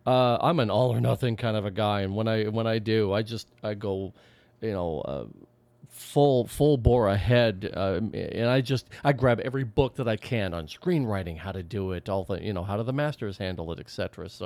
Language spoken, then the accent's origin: English; Pasco, Washington, United States; I say Pasco, Washington.